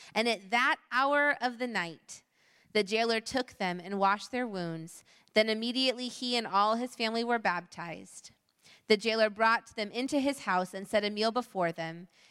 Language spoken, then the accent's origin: English; Sri Lanka; we're visiting you from Sri Lanka